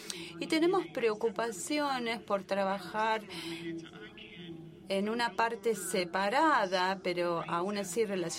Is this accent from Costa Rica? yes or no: no; China; Spanish is a second language; vengo de China. Les pido si por favor me permiten hablar en chino para hacer mi pregunta.